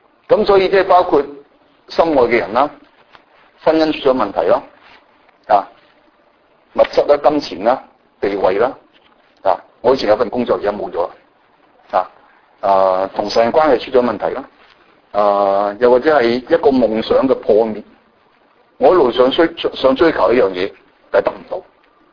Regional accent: Chaozhou, Guangdong, China; 我係潮州人。

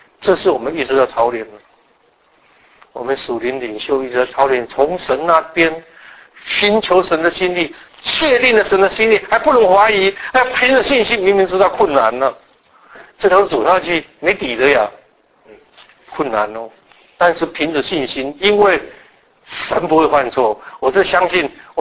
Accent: Taiwan; 我从台湾来，我不会讲广东话

